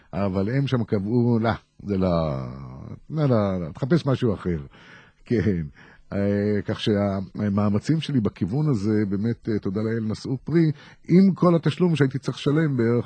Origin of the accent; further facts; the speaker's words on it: Netanya, Central District, Israel; נולדתי במקום נפלא ששמו נתניה, ושם גדלתי עד גיל 18